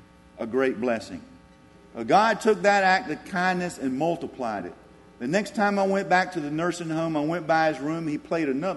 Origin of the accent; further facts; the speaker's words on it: Sanford, United States; I'm from Sanford.